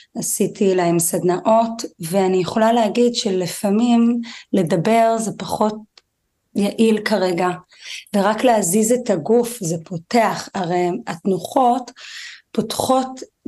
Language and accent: Hebrew; New York, United States; Hebrew is a second language; moved away as an adult; now in Israel; אז קודם כל עליתי לארץ לפני 17 שנים מניו יורק, שם אני גדלתי מגיל 3 עד 27, והתעסקתי בעולם האופנה